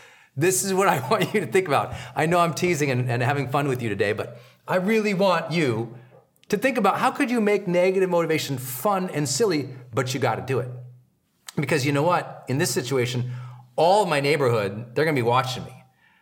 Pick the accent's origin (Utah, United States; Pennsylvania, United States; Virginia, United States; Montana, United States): Montana, United States; but I'm from Montana where there are farm animals and other animals that would live in the shed that I didn't want to deal with.